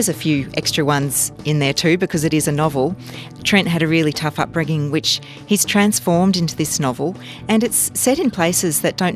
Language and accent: English; Brisbane, Queensland, Australia; I grew up in Brisbane in the 1980s